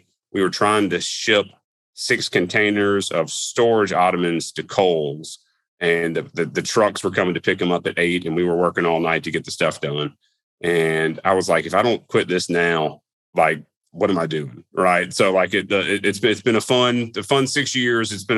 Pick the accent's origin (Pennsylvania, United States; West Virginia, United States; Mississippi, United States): Mississippi, United States; Tupelo; also born or lived in Shanghai, China; spent the beginning of my career working for a local furniture manufacturer that was based in Tupelo, my hometown, that had a global supply chain sourcing components out of China. I lived in Shanghai